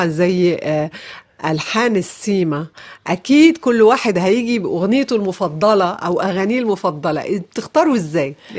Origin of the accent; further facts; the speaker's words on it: Tunisia; وانا تونسي